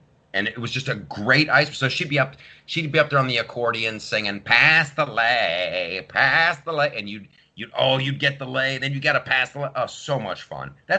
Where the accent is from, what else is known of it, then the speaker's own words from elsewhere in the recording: Columbus, Ohio, United States; I grew up in Columbus, Ohio, but you guys knew that.